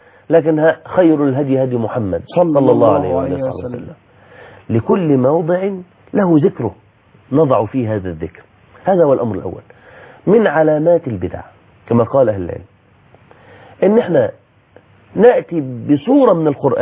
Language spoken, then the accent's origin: Arabic; Egypt; الخطوة التي بعد ذلك عندنا على الأقل عندنا في مصر، نقول هنقرأ الفتحة